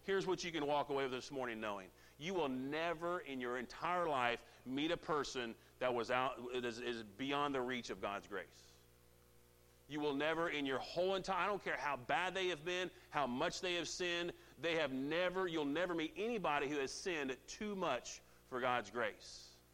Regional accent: Indiana, United States; I'm from Indiana, we have cornfields and apple orchards. I think there's other things in Indiana, we have a lot of those, right?

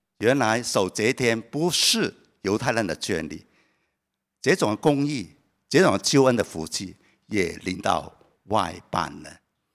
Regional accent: Guangdong, China; 我们广东话是为两餐

